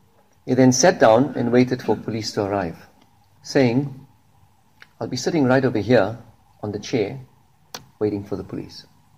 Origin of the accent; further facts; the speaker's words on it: South Africa; I'm from South Africa.